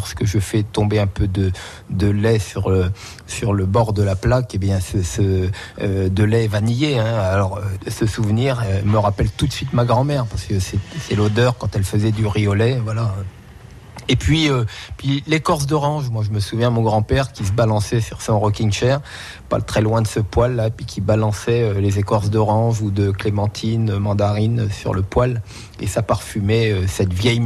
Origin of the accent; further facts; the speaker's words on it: Saint-Amand-Montrond, Centre-Val de Loire, France; born there; je suis né dans le Berry, il y a un peu plus de 53 ans maintenant, voilà, dans le centre de la France, à Saint-Amand-Montrond.